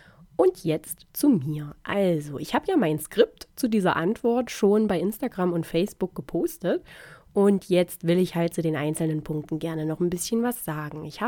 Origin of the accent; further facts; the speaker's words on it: Thuringia, Germany; eine Volti-Gruppe aus meiner Heimat Thüringen